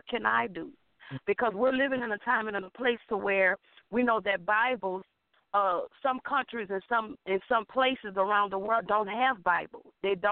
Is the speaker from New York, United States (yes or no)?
no; New Orleans, Louisiana, United States; also born or lived in Gulf Coast; Yes, I am from New Orleans, born and raised. Born and raised.